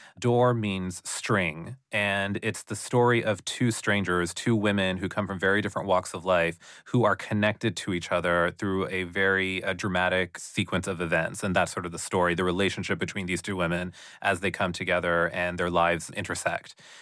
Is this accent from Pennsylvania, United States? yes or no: yes; Pennsylvania, United States; It's the kind of dish that we made in my house growing up in Pennsylvania.